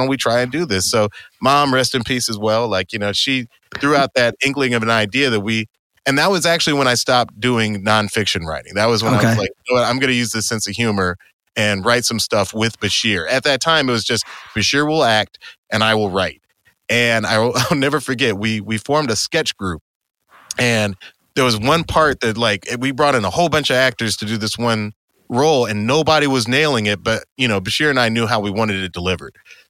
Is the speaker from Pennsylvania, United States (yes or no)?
no; Atlanta, Georgia, United States; now in Los Angeles, United States; And I moved out to LA where I had extended family. Now, I grew up in Atlanta, but my family's lived in California since the early 1900s.